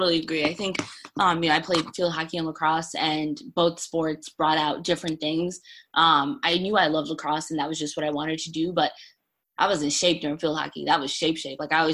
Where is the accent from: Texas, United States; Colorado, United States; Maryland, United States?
Maryland, United States; Obviously, as a fellow DMVer from Maryland, I'm from Maryland.